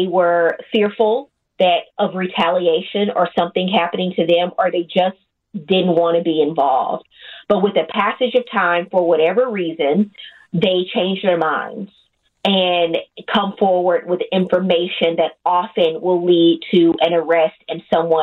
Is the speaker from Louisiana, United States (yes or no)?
yes; Louisiana, United States; Growing up in the South, in Louisiana, I used to recall just, you know, having all of these instructions about how to stay safe and keeping safe.